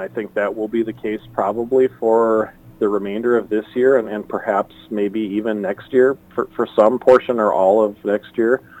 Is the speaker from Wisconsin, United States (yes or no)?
yes; La Crosse, Wisconsin, United States; I grew up in La Crosse, and I just think it's so neat to kind of see the areas that you might be familiar with from a totally different perspective.